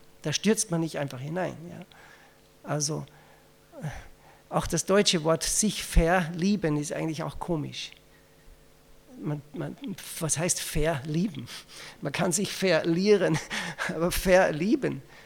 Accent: Austria; es war ja Schweizerdeutsch und ich war in Österreich, aber ich war Österreicher.

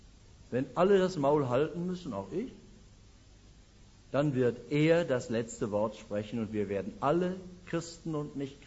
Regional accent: Essen, North Rhine-Westphalia, Germany; ich bin in Essen aufgewachsen

